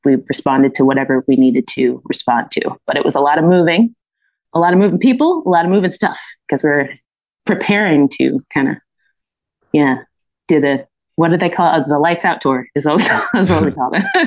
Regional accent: Virginia, United States; My parents live in Virginia, and I grew up right outside of Quantico Marine Corps Base in Northern Virginia.

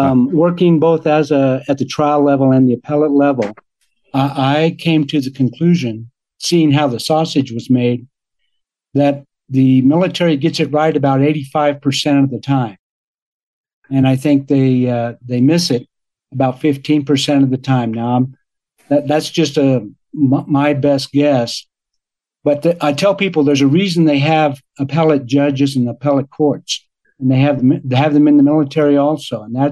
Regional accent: San Antonio, Texas, United States; So the Air Force sent me back to my hometown where I attended St. Mary's University Law School, San Antonio.

